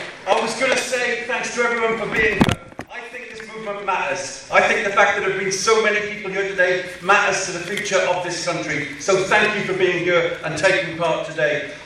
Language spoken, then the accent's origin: English; Wales, United Kingdom; I'm from South Wales.